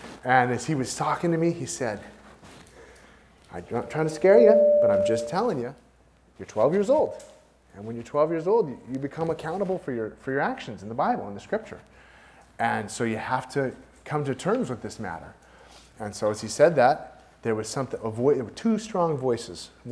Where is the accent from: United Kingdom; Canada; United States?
United States; Seattle, Washington; born there; I was born in Seattle a long time ago, in a prior millennium.